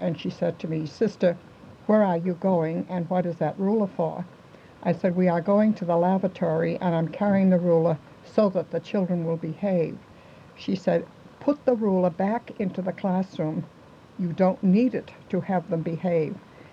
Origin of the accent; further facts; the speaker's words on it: Boston, Massachusetts, United States; also born or lived in Lawrence; I was born in Lawrence, Massachusetts, where my mother and father had emigrated to from Ireland. At an early age, we moved to Boston, where I went to school.